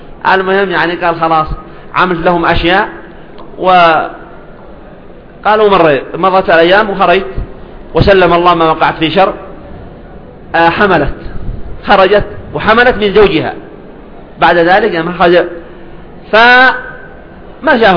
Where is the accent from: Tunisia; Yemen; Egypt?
Yemen; وألفت نظر السامع أنه في بلادنا اليمن